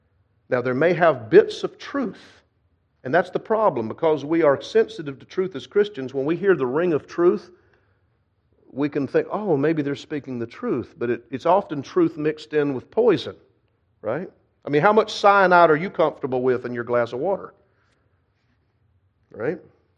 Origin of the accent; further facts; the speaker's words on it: the South, United States; So should I automatically believe the worst and think you're putting me down as a Southerner?